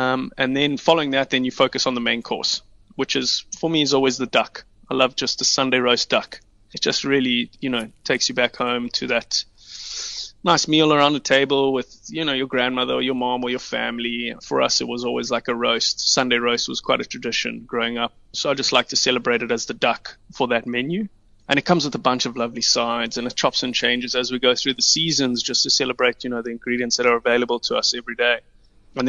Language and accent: English; Italy; also born or lived in Greece; growing up sort of with a Mediterranean background, I was born in Greece and then grew up in Italy my very early years.